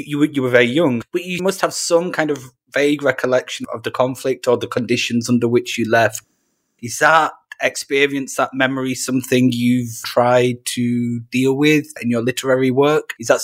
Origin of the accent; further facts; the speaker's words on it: England, United Kingdom; now in Portugal; So yeah, although I'm UK, I'm basically English, I'm also not that English. I'm resident in Portugal now